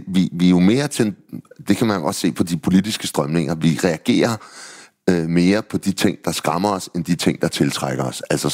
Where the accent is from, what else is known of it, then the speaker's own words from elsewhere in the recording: Copenhagen, Capital Region of Denmark, Denmark; Men jeg er jo vokset op i København. Jeg er jo faktisk københavner, selvom jeg ikke rigtig vil være ved det.